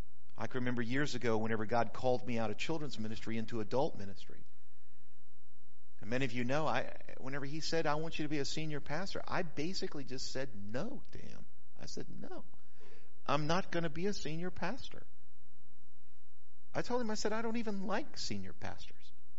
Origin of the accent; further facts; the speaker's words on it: New Mexico, United States; now in North Carolina, United States; But I love North Carolina. This is my home. I was born and raised in New Mexico, but this is the place I call home and have for many, many years.